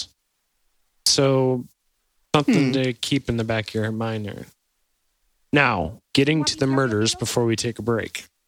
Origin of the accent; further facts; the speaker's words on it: Massachusetts, United States; Ah, we're from Massachusetts.